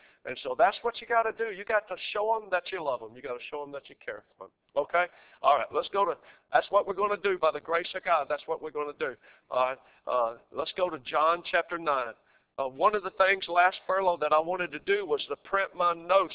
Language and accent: English; the South, United States; But anyway, what do you expect? I'm from the South, man.